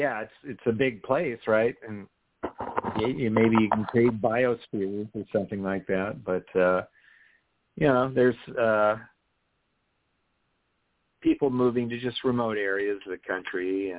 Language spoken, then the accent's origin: English; Hawaii, United States; moved away; And I grew up in Hawaii, and, you know, a lot of people tell me, oh, why'd you move from Hawaii?